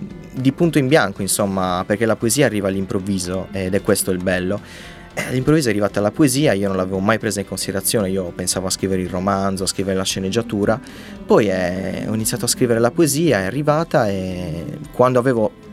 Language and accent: Italian; La Maddalena, Sardinia, Italy; also born or lived in Cagliari; Io vengo dalla Maddalena, sono molto legato alla mia terra, e ho poi riscoperto in Cagliari una seconda casa